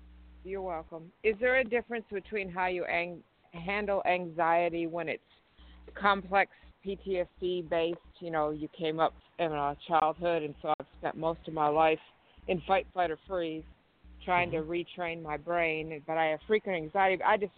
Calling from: Tennessee, United States; I'm originally not from Tennessee, so I don't think I have much of that accent. This is where I'm living.

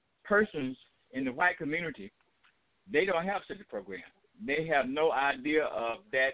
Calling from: Albany, Georgia, United States; I'm calling from Albany, Georgia, via Atlanta, Georgia.

